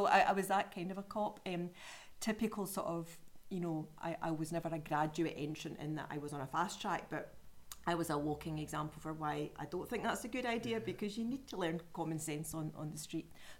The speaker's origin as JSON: {"language": "English", "town": "Glasgow", "region": "Scotland", "country": "United Kingdom", "lives_now": "Dumfries and Galloway, United Kingdom", "said": "I'm from Glasgow originally, so I've coined the term Galloweegee."}